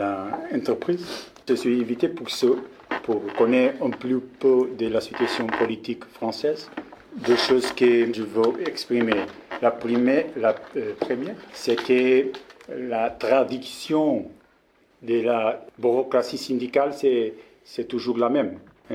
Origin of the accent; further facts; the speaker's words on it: Portugal; French is a second language; Je suis portugais et mon français, c'est... je parle un petit peu.